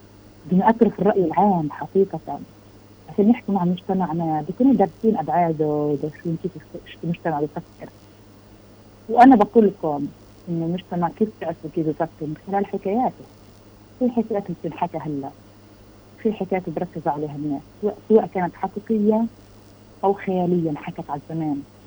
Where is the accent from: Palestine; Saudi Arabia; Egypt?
Palestine; أنا فلسطيني وما فيش إيش بثبت إنه هو فلسطيني